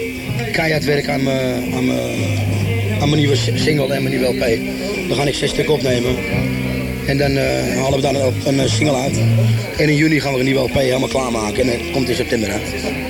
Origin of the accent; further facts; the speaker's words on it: Amsterdam, North Holland, Netherlands; vooral als je als Amsterdammer in Rotterdam staat, ben ik al zeer trots.